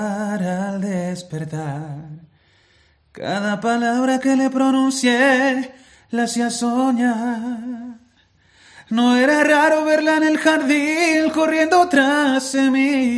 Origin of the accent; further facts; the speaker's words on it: Villa Constitución, Santa Fe, Argentina; yo soy de Villa Constitución, que es una ciudad ahí como a media hora de Rosario.